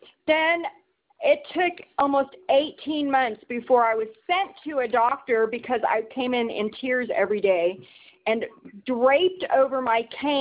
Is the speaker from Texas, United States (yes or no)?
yes; Texas, United States; Texas, and I was born in the southernmost tip of Texas.